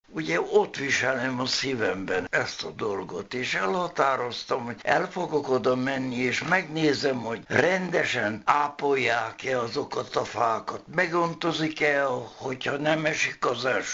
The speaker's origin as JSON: {"language": "Hungarian", "town": "Gyöngyös", "region": "Heves", "country": "Hungary", "tie": "born there", "said": "meg Gyöngyösen, ahol születtem"}